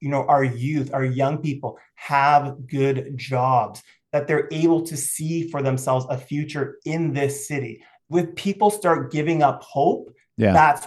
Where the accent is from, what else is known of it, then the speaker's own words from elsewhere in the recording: Toronto, Ontario, Canada; I grew up in Toronto community housing. But I grew up in a time in Toronto where you could be poor